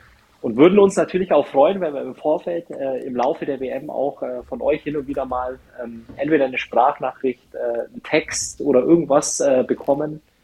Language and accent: German; Germany; natürlich irgendwo als Deutscher, man drückt der deutschen Mannschaft die Daumen